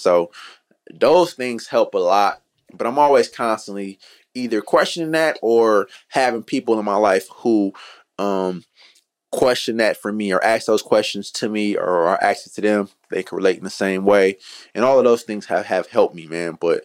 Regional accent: Oakland, California, United States; And even going to house parties, that was like for a young black male growing up in East Oakland, that was like a rite of passage.

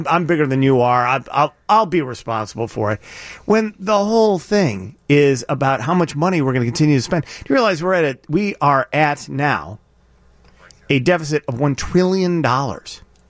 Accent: Chicago, Illinois, United States; I'm from Chicago.

